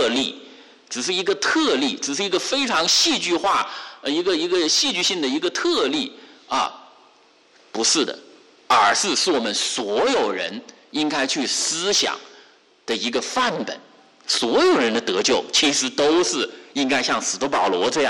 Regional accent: China; 那么我也是从中国大陆来嘛

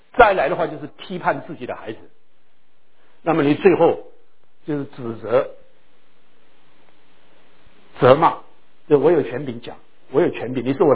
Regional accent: China; 那我们中国人只注重这个教育，外表的教育

